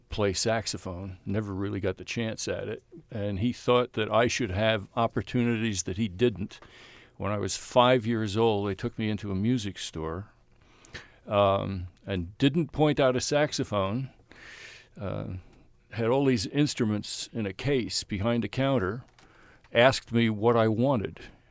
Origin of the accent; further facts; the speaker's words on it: Reading, Pennsylvania, United States; also born or lived in Pottsville; I was born in Pottsville, grew up in Reading, and my mother's still there.